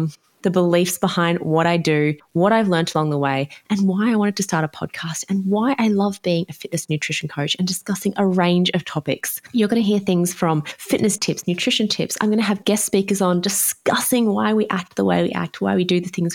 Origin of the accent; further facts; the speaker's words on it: Canberra, Australian Capital Territory, Australia; So we grew up in Canberra and we grew up doing a lot of ballet.